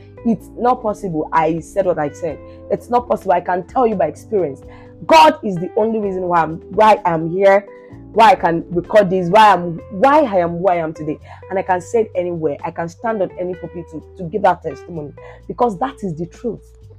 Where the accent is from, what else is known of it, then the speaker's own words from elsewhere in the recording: Ilesha, Osun, Nigeria; No, I'm from Ilesha. Like, I stay in Ilesha. I grew up in Ilesha, even though I'm not from Ilesha. I'm from Delta State. But Ilesha is like my hometown.